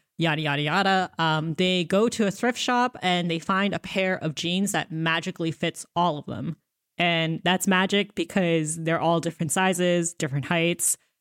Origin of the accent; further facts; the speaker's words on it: Atlanta, Georgia, United States; But I am from the Metro Atlanta area, and I did go to middle school and high school in that area.